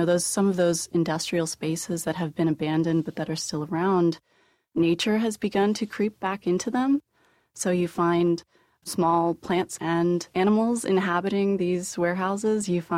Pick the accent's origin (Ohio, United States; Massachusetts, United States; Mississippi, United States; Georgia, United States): Ohio, United States; Youngstown; And I'm from Youngstown, Ohio, which is situated right there between Cleveland and Pittsburgh. So Youngstown was an old steel town, which means in the 70s, when industry started to decline, they became part of the Rust Belt.